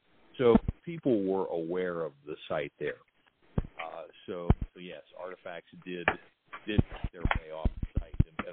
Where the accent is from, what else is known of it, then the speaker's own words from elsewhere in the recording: Steubenville, Ohio, United States; I'm from the Steubenville area.